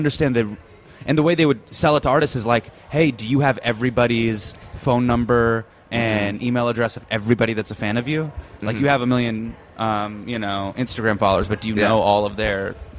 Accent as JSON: {"language": "English", "town": "Davis", "region": "California", "country": "United States", "tie": "born or raised there", "said": "But I grew up in Davis, and then I was a tutor"}